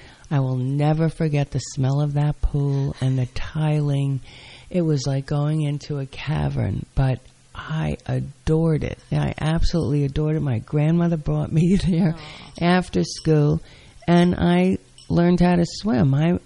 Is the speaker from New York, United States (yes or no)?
yes; New York City, New York, United States; In New York City.